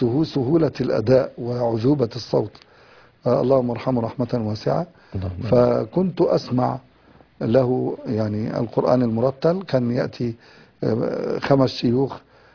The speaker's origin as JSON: {"language": "Arabic", "country": "Egypt", "tie": "born or raised there", "said": "أنا تربيت في مصر يعني فترة شبابي كلها"}